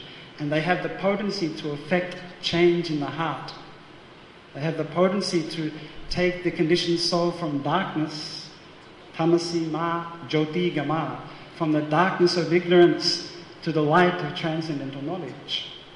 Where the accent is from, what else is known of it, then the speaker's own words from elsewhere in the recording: Australia; I mean, I'm from Australia, we have snakes